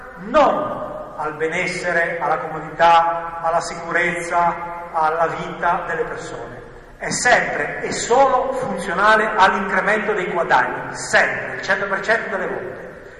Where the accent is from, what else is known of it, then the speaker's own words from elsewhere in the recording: Liguria, Italy; Io produco olio molto modestamente, sono della Riviera dei Fiori, quindi produco il famoso olio di olive vergiasche.